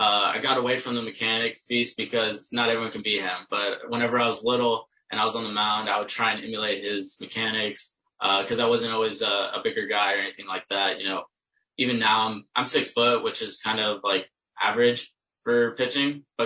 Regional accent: Texas, United States; I grew up in Texas. So I had warm weather going year round. And then moving to Illinois, it was a little bit tough for the first few seasons to get used to the cold weather

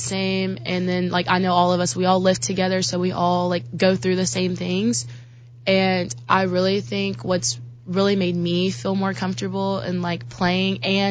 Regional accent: Arkansas, United States; now in Illinois, United States; I am from Arkansas.

